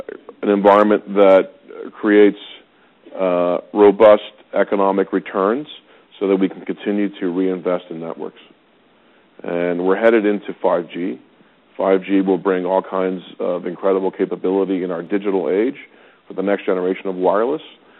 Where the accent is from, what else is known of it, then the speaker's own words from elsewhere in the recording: Canada; Our job as Canadian leaders of the wireless industry is to see what is happening out there in the world